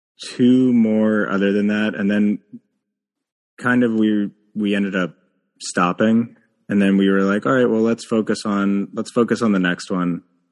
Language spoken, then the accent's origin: English; Pennsylvania, United States; Cause I have friends, which I grew up in Pennsylvania, but you know, I have a lot of friends that are back there